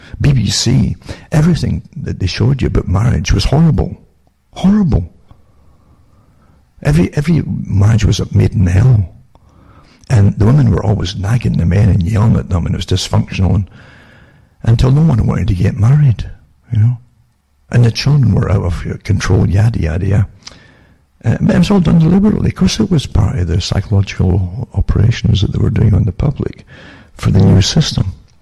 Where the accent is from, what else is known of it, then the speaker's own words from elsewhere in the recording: United Kingdom; I think growing up in Britain, it was way ahead of a lot of countries with its psychological techniques embedded in plays and dramas.